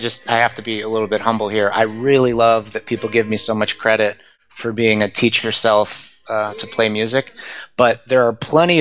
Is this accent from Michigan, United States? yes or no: yes; Detroit, Michigan, United States; also born or lived in Japan; Well, I grew up in Detroit, Michigan, and right while I was in college, going to school in Michigan, I was accepted on a scholarship program to go to Japan for a year